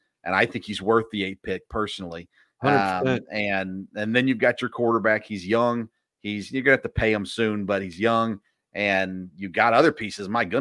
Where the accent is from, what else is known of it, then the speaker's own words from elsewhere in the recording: Nashville, Tennessee, United States; You know, I grew up in Nashville or just south of Nashville, and yet we were never really Titans fans.